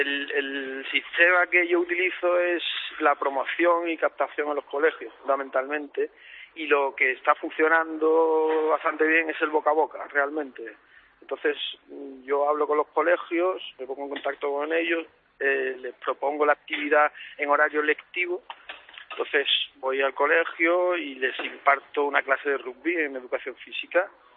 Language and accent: Spanish; Seville, Andalusia, Spain; yo soy de Sevilla.